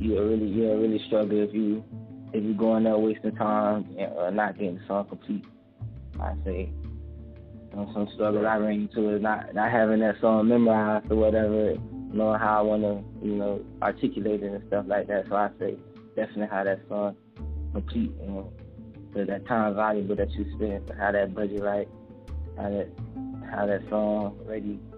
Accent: Temple, Texas, United States; Growing up, I grew up in Temple.

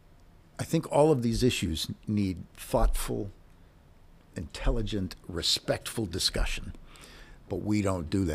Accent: Pittsburgh, Pennsylvania, United States; When I was a kid, I grew up in Pittsburgh. Pittsburgh was a hotbed.

